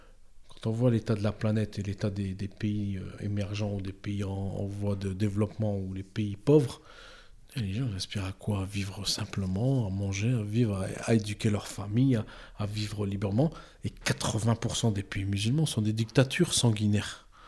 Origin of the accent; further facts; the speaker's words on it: Hauts-de-France, France; Je veux dire, je retourne en Algérie après 20 ans d'absence pour des raisons personnelles. Mais je mange français, je rêve français, je suis français, je m'habille français. Mon disque dur est français. Je suis un Européen convaincu.